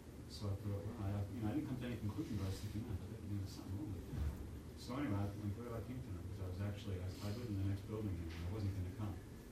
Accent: United States; even though I'm an American, I think I had bad karma with Americans

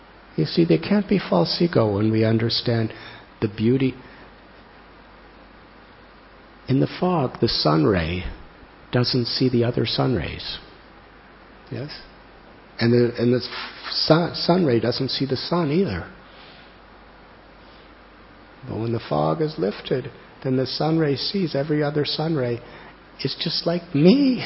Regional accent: Mumbai, Maharashtra, India; I'm from Mumbai, I don't know the roads here. Actually, I don't even know the roads in Mumbai.

